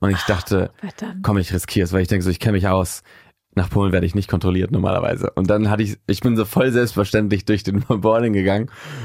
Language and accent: German; Barcelona, Catalonia, Spain; German is a second language; now in Berlin, Germany; Und bei mir ist es halt so einfach, dass das meine Heimat ist. Also dadurch, dass, was mir so ein bisschen in Berlin fehlt